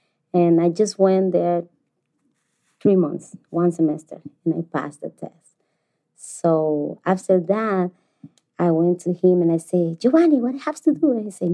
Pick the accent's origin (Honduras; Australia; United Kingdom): Honduras; English is a second language; I'm from Honduras, and I'm here in college because I believe that this college is helping a lot of people who is English as a second language, like me.